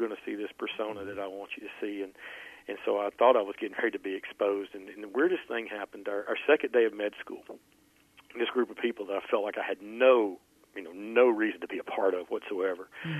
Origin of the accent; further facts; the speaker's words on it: Jonesborough, Tennessee, United States; You know, as a country boy growing up in Jonesboro, you know, never imagined medical schools in your future, right?